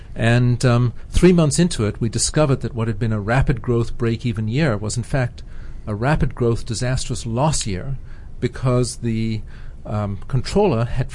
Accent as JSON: {"language": "English", "country": "Zimbabwe", "tie": "born or raised there", "moved": "as an adult", "lives_now": "United States", "said": "I grew up in Rhodesia, now known as Zimbabwe."}